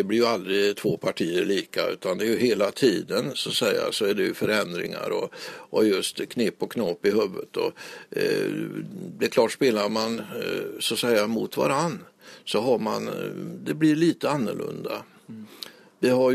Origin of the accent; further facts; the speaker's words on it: Västra Götaland County, Sweden; vi är där uppe, vi är folk ifrån Hallinden, vi är folk ifrån Kungsan, vi är folk ifrån Tanum, Grebbestad och runt om.